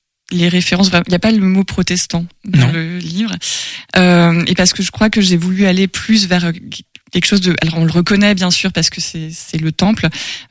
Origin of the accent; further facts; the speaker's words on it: Grand Est, France; ça fait partie de ma culture d'origine. Moi j'ai grandi en Alsace et on dit d'ailleurs on dit église et pas temple en Alsace.